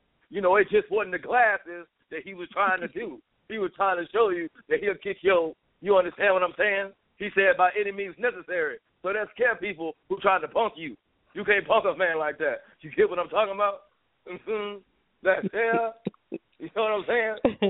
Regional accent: Mobile, Alabama, United States; moved away; also born or lived in Ypsilanti, Ann Arbor, Detroit area, Michigan; I'm originally from Mobile, and then after my parents separated, we moved to the Ypsilanti, Ann Arbor, Detroit area.

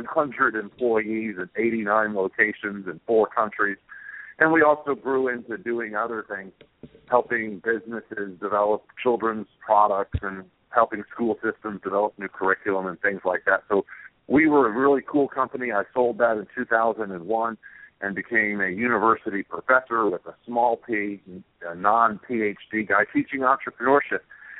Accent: Atlanta, Georgia, United States; Well, I'm from Atlanta, Georgia, and I thought that I was going to be a Coca-Cola employee for life

